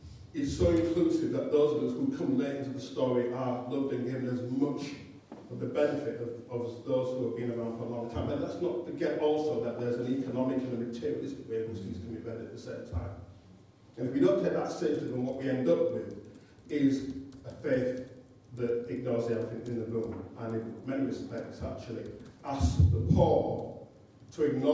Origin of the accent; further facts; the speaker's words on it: England, United Kingdom; But of course, we're English, like, we don't do that kind of impolite kind of way.